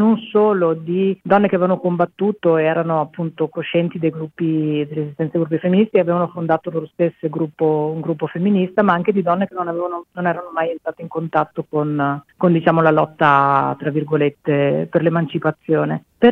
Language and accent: Italian; Borgo Valsugana, Trentino-Alto Adige, Italy; born or raised there